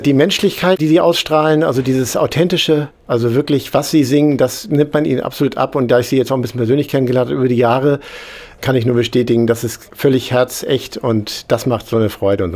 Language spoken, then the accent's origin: German; Bremerhaven, Bremen, Germany; ich komme oben aus dem Cuxland, aus Bremerhaven